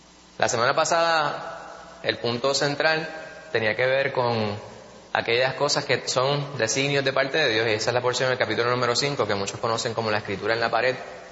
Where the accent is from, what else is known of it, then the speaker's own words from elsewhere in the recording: New York, United States; born there; Aunque yo nací en Nueva York, nunca me he podido identificar con ese sitio.